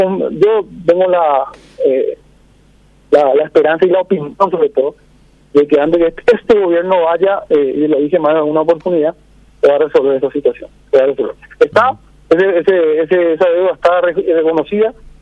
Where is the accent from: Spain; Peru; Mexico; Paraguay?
Paraguay